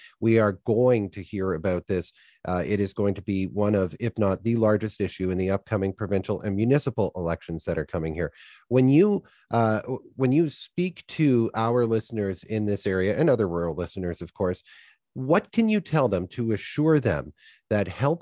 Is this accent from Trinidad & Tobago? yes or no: no; Ottawa, Ontario, Canada; I grew up, born and raised in Ottawa, moved out here. I'm never going back.